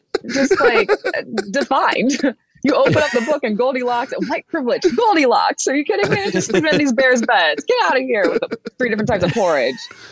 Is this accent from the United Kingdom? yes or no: no; Michigan, United States; I'm from Michigan. I said, that's me. She's me. It's giving Detroiter.